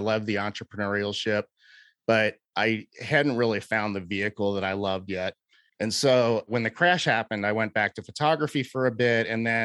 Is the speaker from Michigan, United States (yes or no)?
no; Cincinnati, Ohio, United States; I am from Cincinnati, Ohio, at East Side suburbs, went to all guys Catholic high school in Cincinnati.